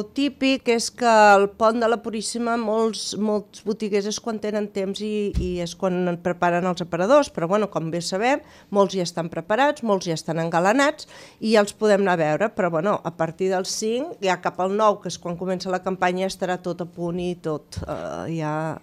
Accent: Catalonia, Spain; Som molt catalans nosaltres

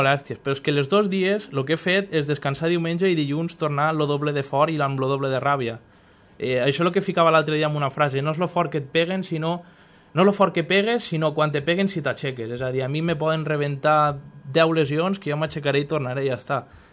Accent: Móra la Nova, Catalonia, Spain; som tots de Mora Nova i Mora d'Ebre

